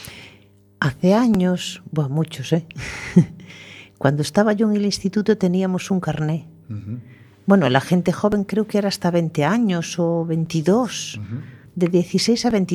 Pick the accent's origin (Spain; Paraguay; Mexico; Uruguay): Spain; Ordes, Galicia; Pues yo soy nativa de órdenes. Yo nací allí y eso